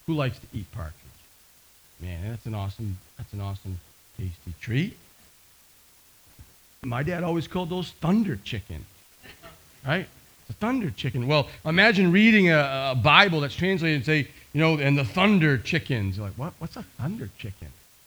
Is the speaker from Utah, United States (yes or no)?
no; Maine, United States; I was raised in Maine, of course, and there's this one crazy sound that you hear after the sun goes down.